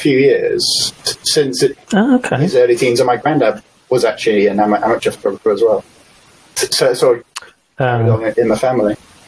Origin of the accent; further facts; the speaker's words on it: South East England, United Kingdom; I live in West Sussex.